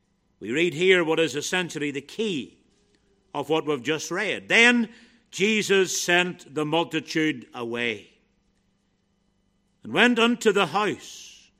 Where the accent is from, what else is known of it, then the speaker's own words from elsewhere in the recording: Ballynahinch, Northern Ireland, United Kingdom; It used to really annoy me whenever I was a young person growing up in Ballinahinch